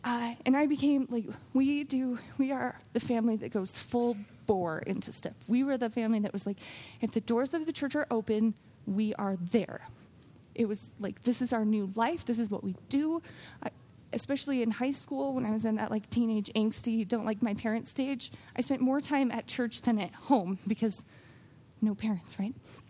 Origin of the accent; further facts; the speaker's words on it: Wyoming, United States; So I grew up in Wyoming. This is important to help you understand my story here. For most of my life, I've been here in Wyoming, not in Laramie, but in Wyoming.